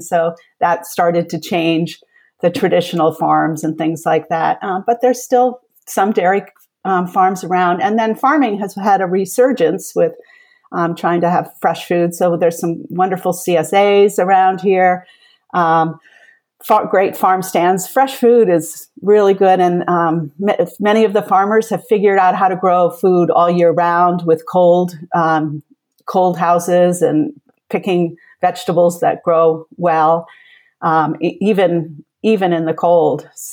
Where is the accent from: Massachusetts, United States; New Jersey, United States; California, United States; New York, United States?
Massachusetts, United States; moved away as an adult; We lived in Massachusetts beforehand, and that's where I grew up in Massachusetts, and that's where we raised our children, and about 40 miles outside of Boston.